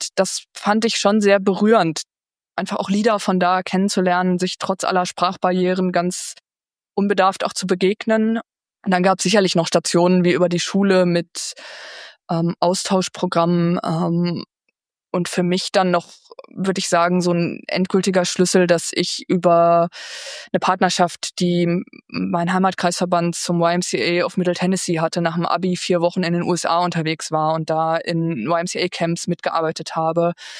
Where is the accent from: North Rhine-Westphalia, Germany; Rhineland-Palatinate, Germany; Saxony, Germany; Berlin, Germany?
North Rhine-Westphalia, Germany; Ich komme ja auch aus Lippe